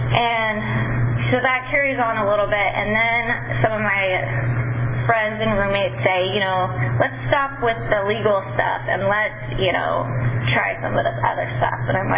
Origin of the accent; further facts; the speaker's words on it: Visalia, California, United States; it was my ticket out of Visalia, because I grew up here in Visalia.